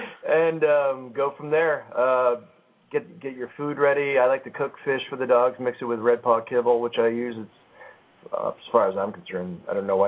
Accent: Chicago, Illinois, United States; It's interesting, you know, because I'm coming from Chicago, there ain't too many people.

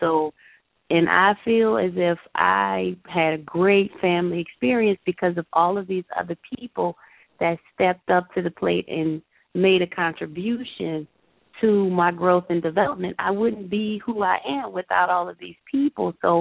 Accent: New Orleans, Louisiana, United States; we were raised in New Orleans. So we were kind of raised with some old school values, with old school people

